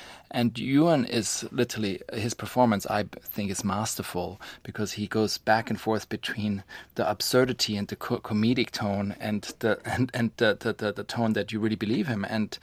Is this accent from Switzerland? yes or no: yes; Switzerland; growing up in Switzerland, you have a sort of a tunnel vision.